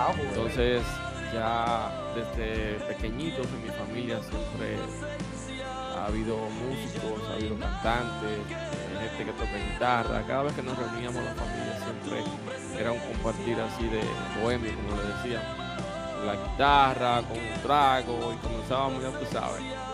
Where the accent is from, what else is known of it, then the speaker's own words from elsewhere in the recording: Haina, San Cristóbal, Dominican Republic; now in Santo Domingo, Dominican Republic; Yo viví en Jaina cuando eso, yo soy oriundo de Jaina, y me traen para acá, para Santo Domingo